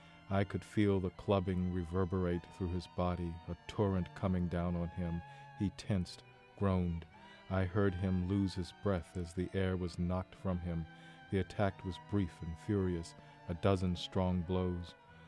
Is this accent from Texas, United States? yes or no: no; Virginia, United States; moved away as an adult; also born or lived in Georgia; I grew up in Virginia, and as a young man beginning my teaching career, I moved to Georgia.